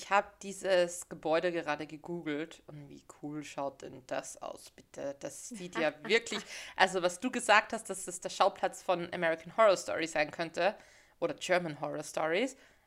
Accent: Vienna, Austria; bei uns in Wien zum Beispiel wird alles, da gibt es ja so ein eigenes Magistrat, was sich um alle Gärten kümmert

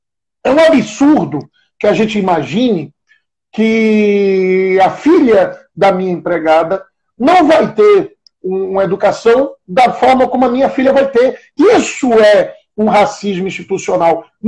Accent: São Luís, Maranhão, Brazil; eu nasci e criado no Largo do Cieiro, na Liberdade, né? De onde eu vim, de onde eu tenho minhas raízes, onde eu me formei enquanto ser humano, enquanto cidadão.

